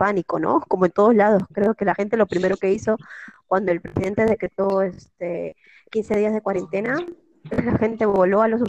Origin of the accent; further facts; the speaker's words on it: Peru; Soy peruana. Vivo en Chimbote, que es a 8 horas de la capital de Perú, que viene a ser Lima, la capital a 8 horas. Tengo 26 años.